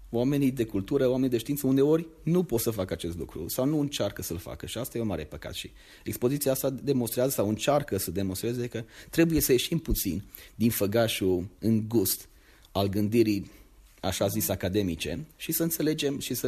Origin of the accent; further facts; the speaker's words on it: Maramureș County, Romania; Sunt foarte mândru că sunt din Maramureș